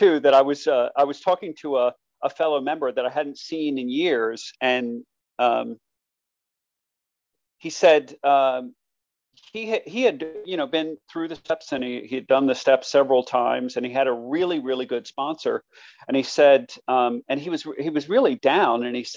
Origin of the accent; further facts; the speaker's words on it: Maryland, United States; I'm in my home state of Maryland.